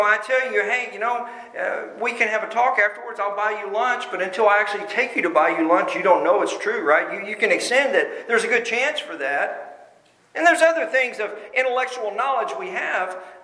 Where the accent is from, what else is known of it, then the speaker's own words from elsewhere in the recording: Texas, United States; Now, I grew up in Texas.